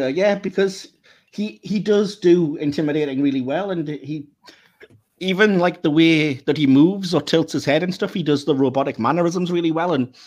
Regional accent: England, United Kingdom; it's weird to me as an English audience

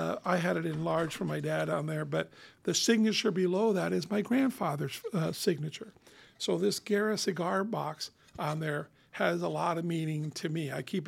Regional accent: Cuba; Only thing I had was a baggie of dirt from my hometown, a baggie of dirt from the back of my house on there. And that was kind of it. A couple other souvenirs that had no monetary value. They were just things from Cuba

